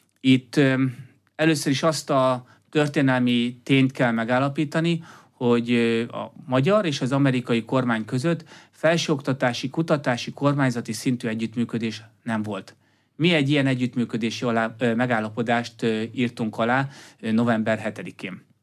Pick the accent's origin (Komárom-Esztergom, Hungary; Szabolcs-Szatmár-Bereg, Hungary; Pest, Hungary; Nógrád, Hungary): Pest, Hungary; Gödöllő; és gödöllőiként, gödöllőről is ejtsek egy szót